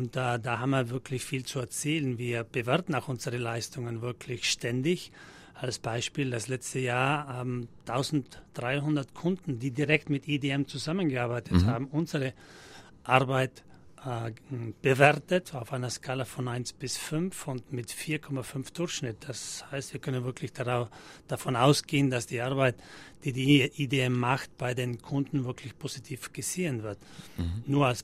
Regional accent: Trentino-Alto Adige, Italy; Ich glaube, im Herzen oder tiefer unten habe ich mich immer mit Südtirol eben identifiziert. Es ist meine Heimat. Und ich wusste irgendwie immer, früher oder später will ich in die Heimat zurückkommen.

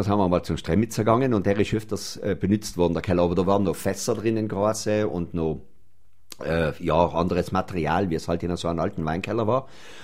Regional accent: Brixen, Trentino-Alto Adige, Italy; Ich bin in Brixen geboren, ja, und aufgewachsen, ja. Sogar am Domplatz, genau vis-à-vis von Tschumpus, war früher der Eingang von der Wohnung. Also ganz nuchend am Domplatz gewohnt haben.

